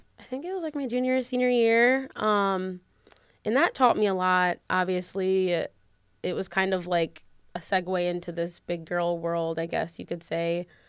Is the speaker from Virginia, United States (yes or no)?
no; Holland, Ohio, United States; Yes, I am a Toledo native. I grew up in Holland, to which I just found out is a village, not a city.